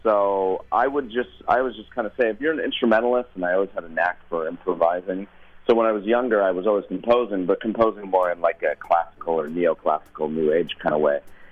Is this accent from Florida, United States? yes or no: no; Boulder, Colorado, United States; I'm born and raised in Boulder, Colorado.